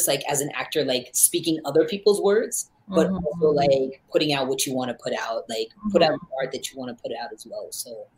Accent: North Carolina, United States; because like I grew up in North Carolina. I never met anyone like me before.

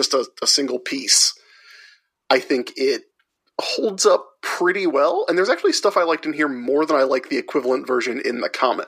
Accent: Southern United States, United States; That's because we're from the South.

